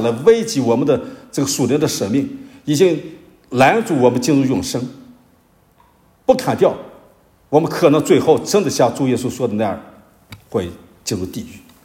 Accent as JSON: {"language": "Chinese", "country": "China", "said": "但实际上呢，人是有灵魂的，特别我们中国人，我们的文化告诉我们人是有灵魂的。"}